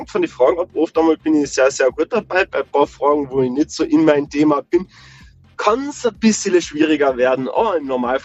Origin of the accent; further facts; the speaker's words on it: Greifenburg, Carinthia, Austria; Ich bin ursprünglich aus Greifenburg. Momentan bin ich allerdings in Sillern bei der Arbeit.